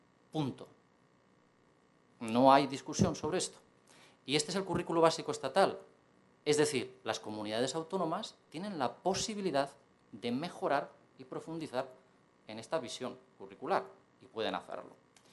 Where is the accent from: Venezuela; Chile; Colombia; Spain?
Spain; en lo que somos como españoles